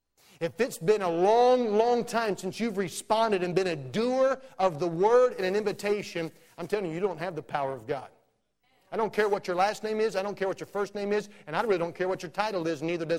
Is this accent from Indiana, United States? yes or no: no; Georgia, United States; I'm from Georgia. I'm used to preaching to slow people.